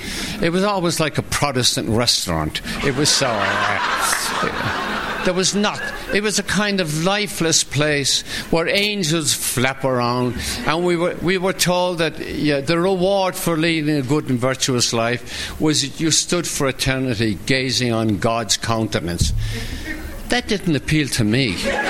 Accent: Ireland; But I'm growing up in Ireland, and they're brainwashing us

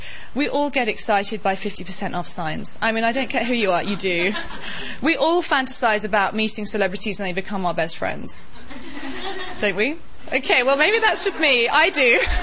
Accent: United Kingdom; I know I'm British, but even I know that's pretty cool.

